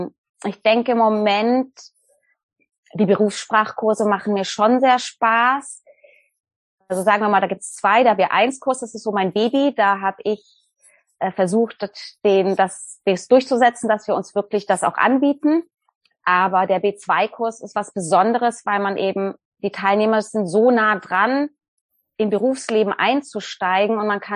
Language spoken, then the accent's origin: German; Germany; also born or lived in United States; Ich bin in den USA geboren, aber in Deutschland aufgewachsen.